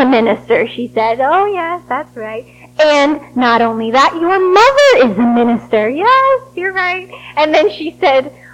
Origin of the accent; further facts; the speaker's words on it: Wellesley, Massachusetts, United States; I was back in my hometown of Wellesley, Massachusetts, back in my childhood home